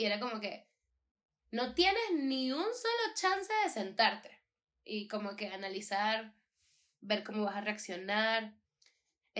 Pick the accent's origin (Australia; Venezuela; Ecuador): Venezuela; now in Colombia; el proceso que uno tiene que pasar como venezolano aquí en Colombia, pues para procesos de visado también